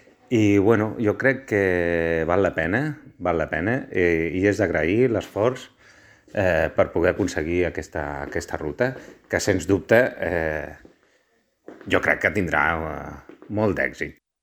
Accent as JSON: {"language": "Catalan", "town": "Reus", "region": "Catalonia", "country": "Spain", "said": "sóc de Reus"}